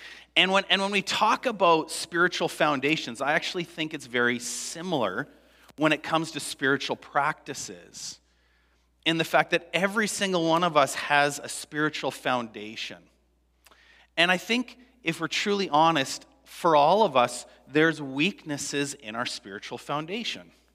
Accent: Canada; As years go by, living as a Canadian, this idea of community is becoming more difficult.

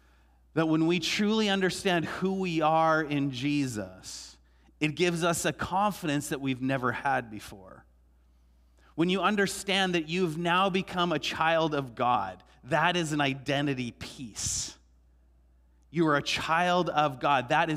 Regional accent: Vancouver, British Columbia, Canada; growing up in Vancouver and the school system there, oftentimes the teachers and other classmates would mock you for having that belief

